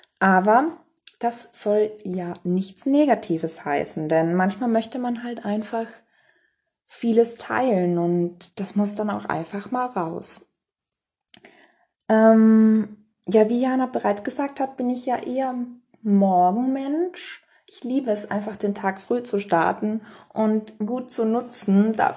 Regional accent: Innsbruck, Tyrol, Austria; ich bin 26, ich komme aus Österreich. Genauer gesagt aus Innsbruck. Ich bin also ein absolutes Kind der Berge.

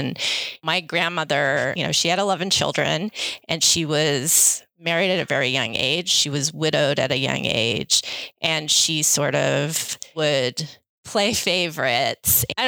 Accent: Saudi Arabia; when I was growing up in Saudi Arabia.

